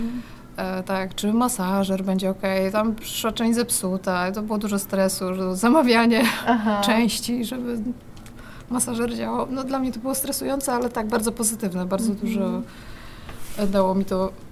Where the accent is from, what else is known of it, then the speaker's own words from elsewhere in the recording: Warsaw, Masovian Voivodeship, Poland; Z Warszawy.